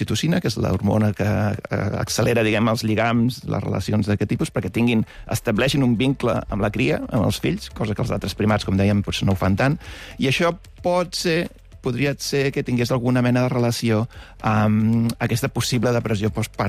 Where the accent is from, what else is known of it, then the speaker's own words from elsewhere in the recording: Blanes, Catalonia, Spain; now in United Kingdom; Ahir fèiem la processó al meu poble, Blanes